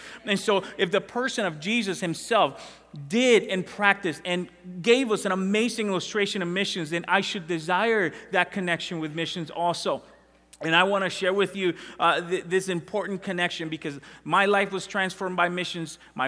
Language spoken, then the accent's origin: English; Dominican Republic; We grew up in two different countries. I'm actually from the Dominican Republic.